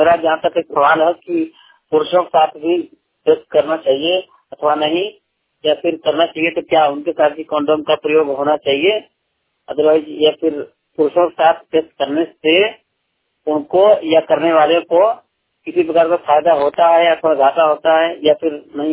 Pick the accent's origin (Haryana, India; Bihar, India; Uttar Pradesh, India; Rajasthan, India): Uttar Pradesh, India; Mirzapur; मैं उत्तर प्रदेश मिर्जापुर से हूँ